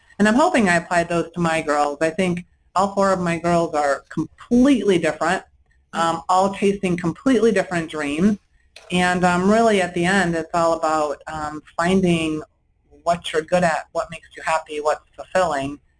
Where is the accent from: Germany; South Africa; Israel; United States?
United States; Chicago, Illinois; So I grew up outside Chicago, so lived quite urban and suburban Chicago, large high school, three siblings